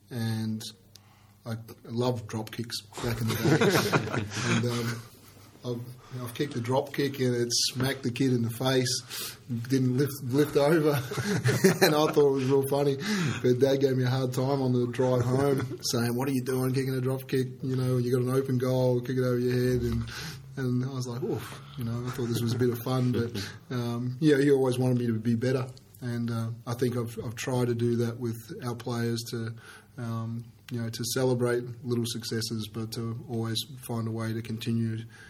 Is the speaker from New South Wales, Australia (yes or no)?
no; Warragul, Victoria, Australia; I grew up in Warragul, and father was an AFL player